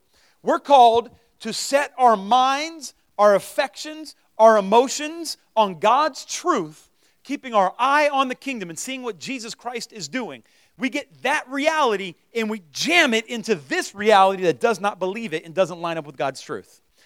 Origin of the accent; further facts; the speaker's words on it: United States; There's countries I can't purchase land in because I'm an American.